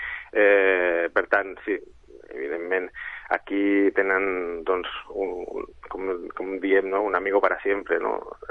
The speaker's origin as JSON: {"language": "Catalan", "town": "Sabadell", "region": "Catalonia", "country": "Spain", "said": "som dos diputats de Ciutadans sabadellins"}